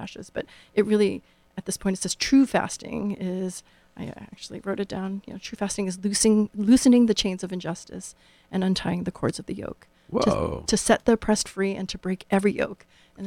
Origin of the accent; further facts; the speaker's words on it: Los Angeles, California, United States; moved away as an adult; I grew up in Los Angeles.